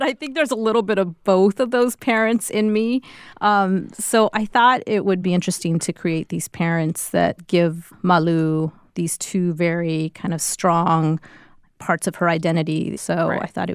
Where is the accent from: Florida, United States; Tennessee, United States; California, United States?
Florida, United States; Miami; moved away as an adult; now in Chicago, United States; I'm bicultural, I'm Cuban and Mexican, and I grew up in Miami where there weren't in the 80s. I mean, my mom was the only Mexican person I knew growing